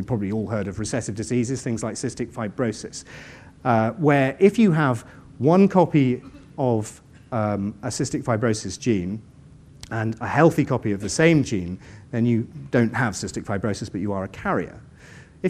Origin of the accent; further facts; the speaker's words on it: East of England, United Kingdom; I'm from Suffolk